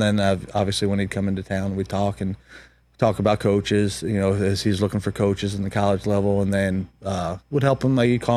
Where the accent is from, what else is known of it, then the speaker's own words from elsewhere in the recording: Delaware, United States; also born or lived in Philadelphia / Baltimore; Born in Philly, raised in Delaware, and then obviously spent the past 26 years in Baltimore.